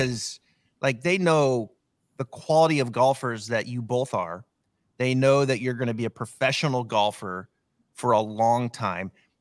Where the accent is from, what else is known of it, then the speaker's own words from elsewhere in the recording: Seattle, Washington, United States; So I'm from Northwest. I'm a Seattle diehard